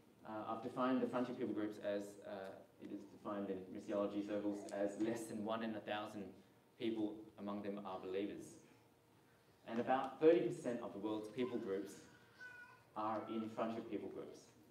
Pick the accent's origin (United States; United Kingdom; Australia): Australia; also born or lived in Singapore; I grew up in Australia, and I've lived in Hobart, and but my birthplace was Singapore, from a Teochew Chinese heritage.